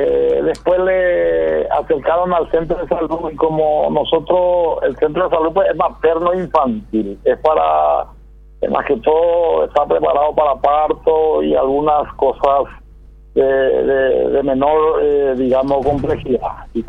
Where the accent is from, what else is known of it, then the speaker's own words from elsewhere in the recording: Nueva Italia, Michoacán, Mexico; yo soy de acá, de Nueva Italia.